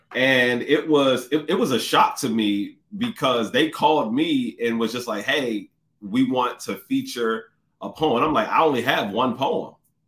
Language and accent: English; Washington metropolitan area, United States; also born or lived in Pennsylvania; I'm from the DMV area.